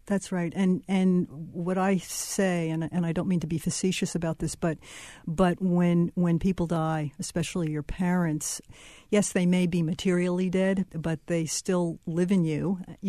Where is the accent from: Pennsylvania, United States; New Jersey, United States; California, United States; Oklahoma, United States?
New Jersey, United States; Well, growing up in New Jersey in the mid-50s, early 60s, I was surrounded by cars. We lived in a tiny little enclave industrial suburb just outside of Newark